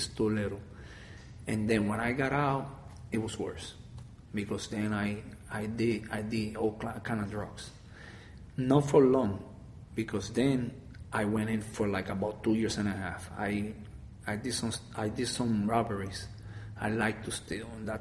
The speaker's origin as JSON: {"language": "English", "town": "Cabo Rojo", "country": "Puerto Rico", "tie": "born or raised there", "second_language": "English", "said": "And from there, my life, I moved from Cabo Rojo to Mayagüez. I was already 17 to going to turn 18."}